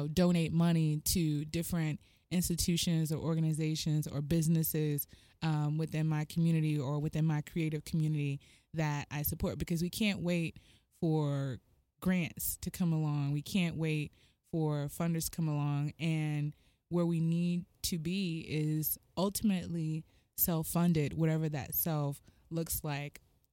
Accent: Houston, Texas, United States; I'm originally from Houston, Texas, you know that.

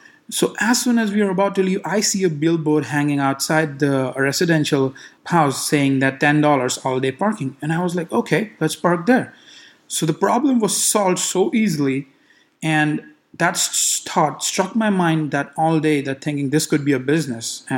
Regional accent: India; I grew up in India, right?

